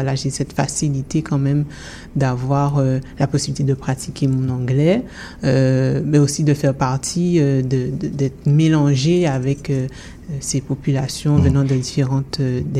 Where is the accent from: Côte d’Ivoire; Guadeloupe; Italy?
Guadeloupe; moved away as an adult; now in Montréal, Canada; moi, j'ai quitté la Guadeloupe pour Montréal dans le sens où je ne trouvais pas de travail.